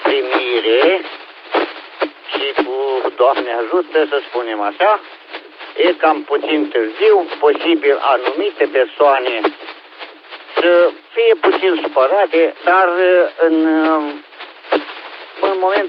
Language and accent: Romanian; Târgu Neamț, Neamț County, Romania; suntem de la Târgu Neamț … ca operator